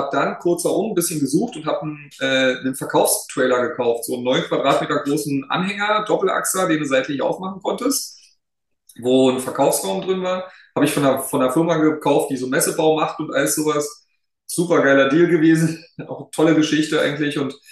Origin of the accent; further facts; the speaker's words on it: Berlin, Germany; born there; bin auch als geborener Berliner